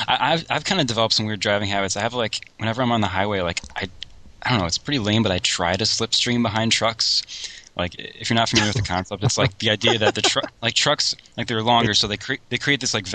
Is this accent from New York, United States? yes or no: no; Detroit, Michigan, United States; I'm from Detroit, so I have to sort of rep my car knowledge as much as possible